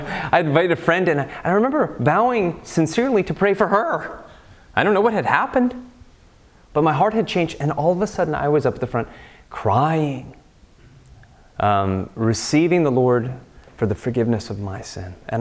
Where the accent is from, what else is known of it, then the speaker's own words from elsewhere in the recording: Iowa, United States; now in Miami, United States; I was not going to go back to where I grew up in Iowa, so I was going to stay in Miami.